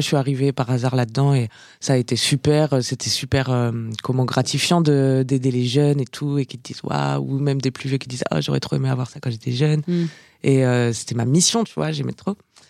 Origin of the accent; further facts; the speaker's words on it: Auvergne-Rhône-Alpes, France; Je viens de l'Ardèche à la base.